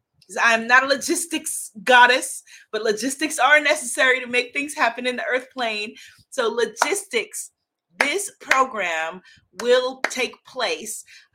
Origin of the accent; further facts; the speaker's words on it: United States; at that time Cuba was closed off to my country, I'm an American